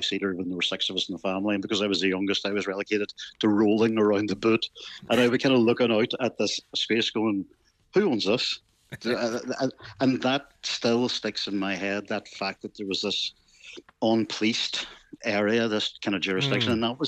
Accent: Derry, Northern Ireland, United Kingdom; because I grew up in Derry, which is also kind of split by a river.

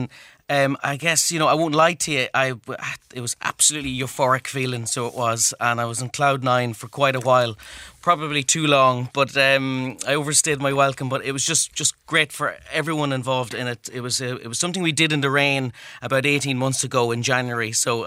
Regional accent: County Cavan, Ireland; I'm from Cavan originally

